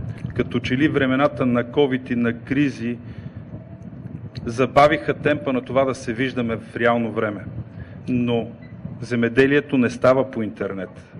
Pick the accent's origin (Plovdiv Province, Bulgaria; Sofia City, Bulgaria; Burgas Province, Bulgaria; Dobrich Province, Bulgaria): Plovdiv Province, Bulgaria; Plovdiv; Изключително съм радостен да приветствам изложението тук в Пловдив, защото това не просто е моя роден град, а мой любим град.